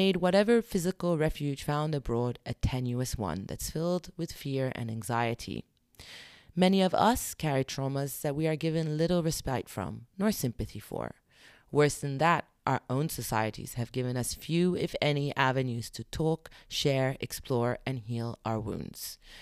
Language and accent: English; London, United Kingdom; I'm a British Arab writer, journalist, producer, and once upon a time a lawyer. I was born in London and raised to a Syrian mother and a Libyan Palestinian father.